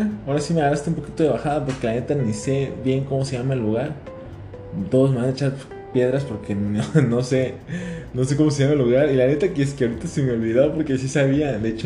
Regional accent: Morelia, Michoacán, Mexico; born there; nací en México, en el estado de Michoacán, en la ciudad de Morelia, que viene siendo pues la capital del estado.

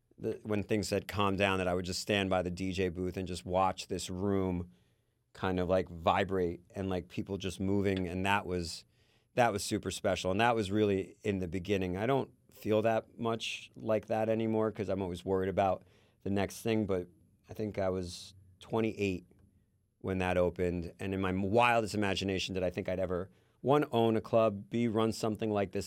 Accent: Far Rockaway, New York, United States; also born or lived in Russia / New Jersey; I was born in Russia. My mother, my father, and I immigrated here when I was 2.5 years old. We grew up in Far Rockaway, Queens, and then we went to Kings Highway, Brooklyn.

